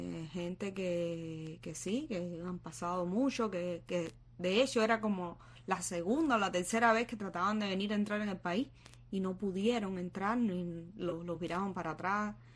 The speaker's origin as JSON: {"language": "Spanish", "country": "Cuba", "moved": "yes", "said": "salí de Cuba con visa hacia México y bueno, ya después vine, crucé la frontera."}